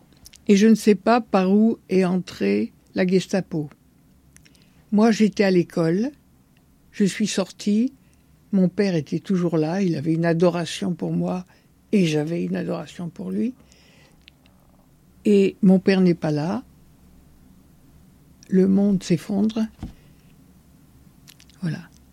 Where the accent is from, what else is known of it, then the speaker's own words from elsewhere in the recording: Argenteuil, Île-de-France, France; Je suis née en France, dans la banlieue parisienne, de parents émigrés juifs et arrivée au début des années 30.